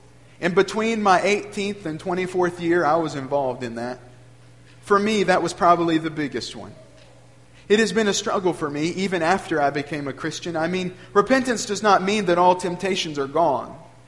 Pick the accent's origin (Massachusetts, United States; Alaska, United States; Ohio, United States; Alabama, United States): Alabama, United States; I grew up in North Alabama, one of seven children of a gospel preacher and godly family. They sent us to Athens Bible School